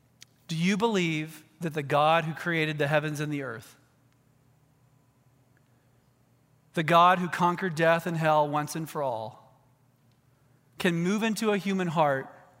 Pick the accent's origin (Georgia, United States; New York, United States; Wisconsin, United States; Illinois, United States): Georgia, United States; I came from Middle Georgia.